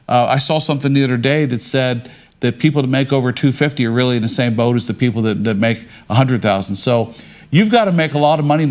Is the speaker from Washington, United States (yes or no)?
no; Ohio, United States; We're both from Ohio